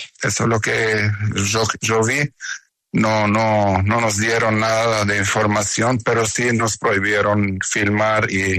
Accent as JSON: {"language": "Spanish", "country": "Colombia", "said": "yo soy colombiano, con orgullo."}